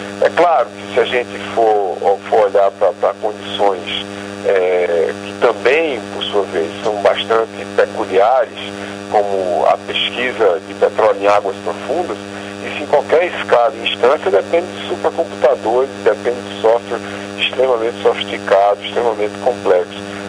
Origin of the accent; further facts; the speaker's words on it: Brazil; como a gente diria no interior da Paraíba do Ceará, de onde eu sou, por sinal.